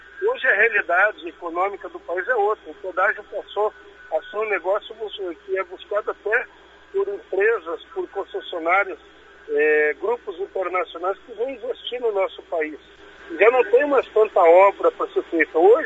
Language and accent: Portuguese; Cianorte, Paraná, Brazil; Só aqui, na nossa região, eu que sou oriundo da região do Cianorte